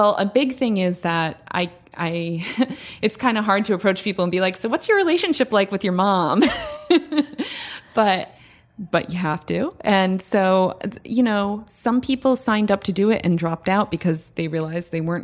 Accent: United States; Even though I grew up an hour outside of New York and I loved coming here, but I moved to Bushwick in 2006 or 2007

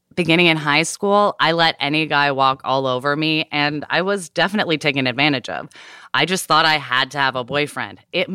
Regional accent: the South, United States; I'm from the South, though, where the idea that women should be married and ideally at a very young age is deeply ingrained.

